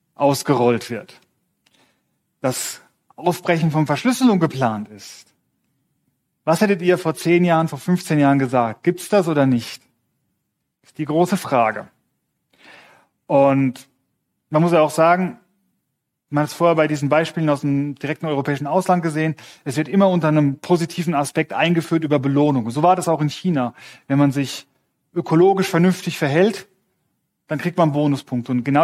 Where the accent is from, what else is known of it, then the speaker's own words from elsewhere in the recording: Switzerland; Und wir in der Schweiz, wir haben als wahrscheinlich das einzige Land in der Welt die Möglichkeit, darüber abzustimmen